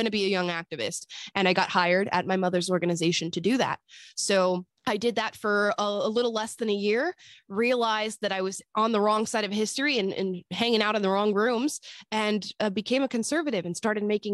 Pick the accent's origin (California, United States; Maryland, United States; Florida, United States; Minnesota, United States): Florida, United States; born or raised there